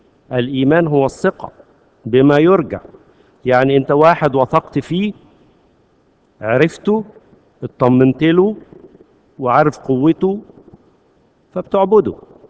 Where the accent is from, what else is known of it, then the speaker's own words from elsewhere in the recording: Egypt; فلنا الفخر إن إحنا مصريين